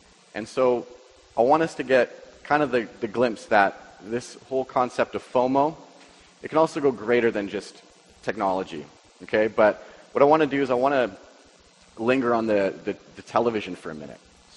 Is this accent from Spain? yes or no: no; Chilliwack, British Columbia, Canada; you guys all know that I came from Chilliwack, right? And so with Chilliwack, we have the mountains, we have the river, we have the lake.